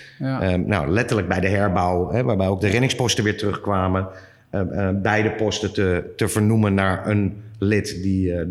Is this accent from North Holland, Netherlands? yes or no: yes; Heemstede, North Holland, Netherlands; Op dat moment woonde ik in Heemstede. Ik ben geboren en getogen in Heemstede, maar mijn hele familie komt uit Zandvoort.